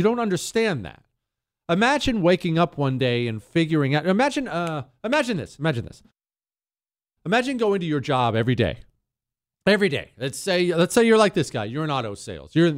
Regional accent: Rust Belt, United States; I know all kinds of these people because I grew up in the Rust Belt.

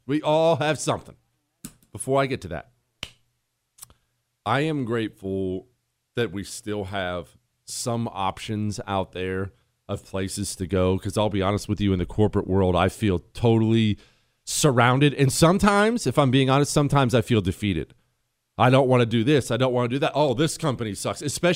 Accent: Ohio, United States; I'm from Ohio.

